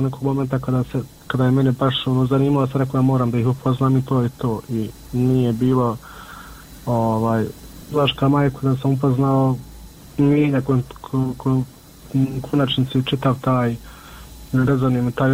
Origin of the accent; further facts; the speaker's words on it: Miljevina, Republika Srpska, Bosnia & Herzegovina; mi smo svi gore iz Miljevine